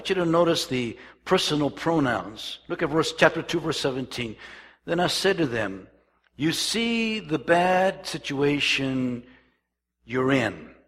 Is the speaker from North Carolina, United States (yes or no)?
no; Calexico, California, United States; I was raised in Imperial Valley in Calexico.